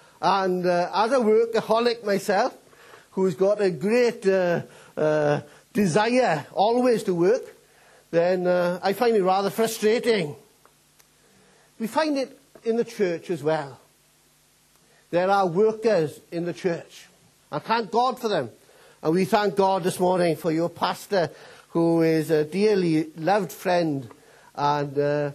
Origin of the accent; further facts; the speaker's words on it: Wales, United Kingdom; first language Welsh; English is a second language; I was a part of the first Welsh school in the Garw Valley, the second in South Wales. Welsh was my first language, and so forth.